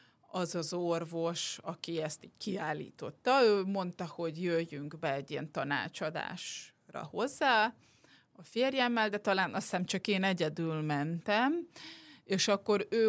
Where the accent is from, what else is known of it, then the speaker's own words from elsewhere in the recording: Moscow, Russia; gyerekkoromban, még Moszkvában, mert én Moszkvában nőttem fel